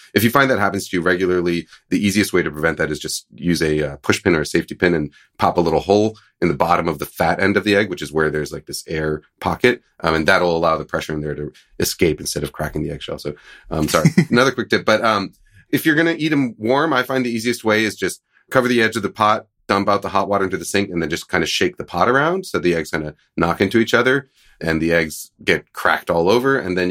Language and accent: English; East Coast, United States; Well, I grew up in the East Coast